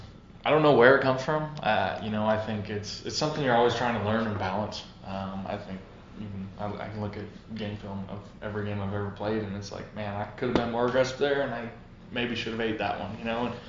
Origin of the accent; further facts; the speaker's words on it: North Dakota, United States; But then sometimes I remind myself, shoot, I'm a kid from North Dakota that dreamt of being here, and here I am still playing this game